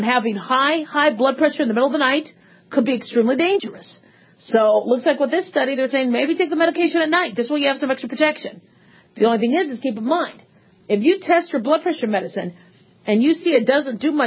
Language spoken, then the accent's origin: English; Phoenix, Arizona, United States; I mean, you know, we grew up in Phoenix. It was very, very hot.